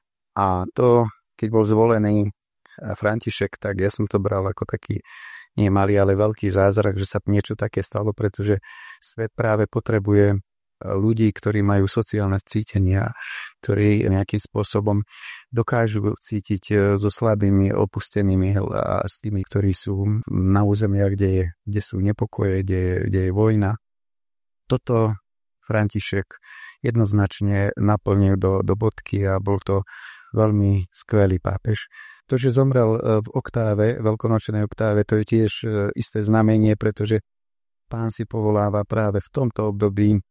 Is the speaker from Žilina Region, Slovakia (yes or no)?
yes; Liptovské Sliače, Žilina Region, Slovakia; som z Liptovských Sliačov. Mám 67 rokov.